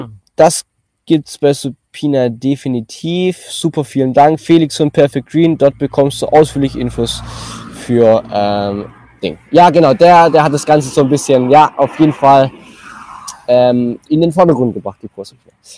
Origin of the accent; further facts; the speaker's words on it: Baden-Württemberg, Germany; Cool, wir kommen aus Baden-Württemberg. Ja, das ist ja perfekt. Hört man wahrscheinlich.